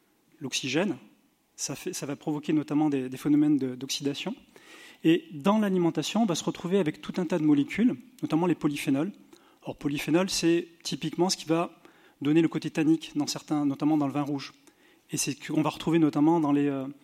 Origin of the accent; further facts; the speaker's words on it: Bordeaux, Nouvelle-Aquitaine, France; now in Marseille, France; on est à Marseille, moi je suis de Bordeaux